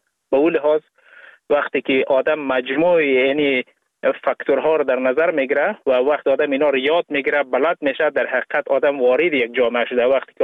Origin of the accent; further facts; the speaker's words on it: Ghazni, Afghanistan; now in Sweden; در غزنی افغانستان به دنیا آمدم و تحصیلات ابتدایی را همونجا داشتم و تا اینکه در سال 2011 سویدن آمدم